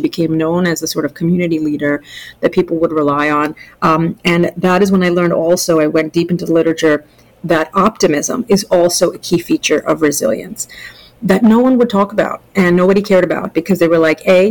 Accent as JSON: {"language": "English", "region": "New York", "country": "United States", "said": "I'm a New Yorker"}